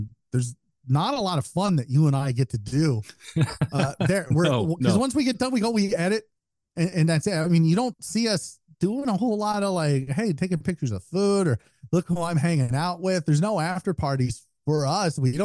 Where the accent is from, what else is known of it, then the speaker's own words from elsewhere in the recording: Midwest, United States; As I'm from the Midwest, these folks do not visit here often, so I go to them.